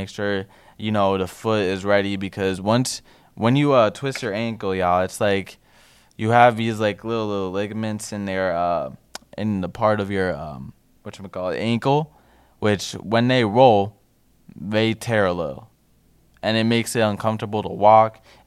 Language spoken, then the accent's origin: English; New York, United States; And, I'm from New York. Like, I love the Knicks as well